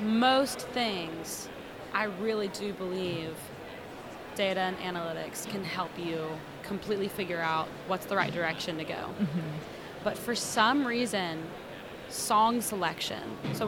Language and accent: English; Houston, Texas, United States; now in Nashville, United States; I'm from Houston, Texas, and I grew up in the Southern hospitality, really family-oriented vibe.